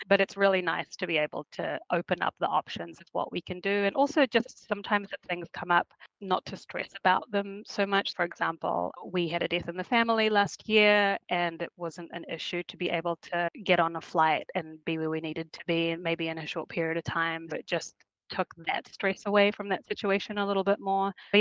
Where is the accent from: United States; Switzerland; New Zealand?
New Zealand; I'm from New Zealand originally, so I go home to New Zealand about once a year.